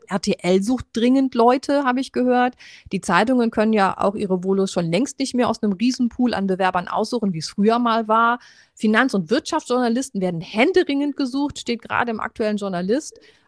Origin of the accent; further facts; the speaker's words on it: North Rhine-Westphalia, Germany; als ich bin ja für mein Volontariat, ich komme ja aus der Nähe von Köln, ins Münsterland gezogen